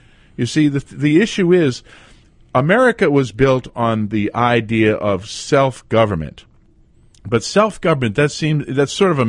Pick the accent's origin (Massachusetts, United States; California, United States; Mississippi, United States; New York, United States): Massachusetts, United States; Lexington; also born or lived in New Hampshire; Growing up, and I was born in Lexington, Massachusetts.